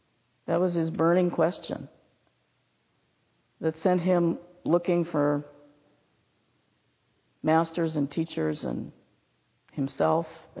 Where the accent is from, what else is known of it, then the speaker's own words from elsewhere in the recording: Montana, United States; when I grew up in Montana, back in the 1860s, it was all rural. Yeah, I grew up in a small town outside of Billings.